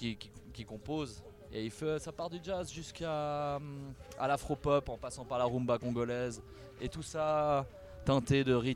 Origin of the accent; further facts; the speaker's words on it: Geneva, Switzerland; à la base, je suis de Genève